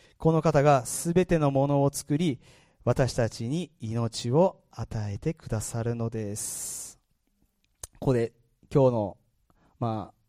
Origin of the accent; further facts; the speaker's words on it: Kyushu, Japan; now in Osaka, Japan; なんか普通の多分関西弁じゃないと思うんですけども、実は僕九州出身なんです。